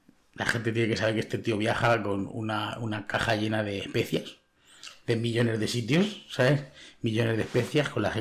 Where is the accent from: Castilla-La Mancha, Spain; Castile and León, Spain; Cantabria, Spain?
Castilla-La Mancha, Spain; En Albacete estaba currando en mi pueblo